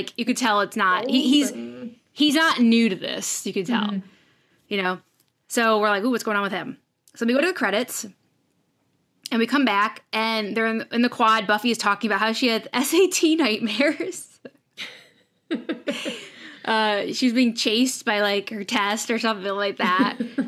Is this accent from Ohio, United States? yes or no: yes; Ohio, United States; So generally, I grew up in Ohio.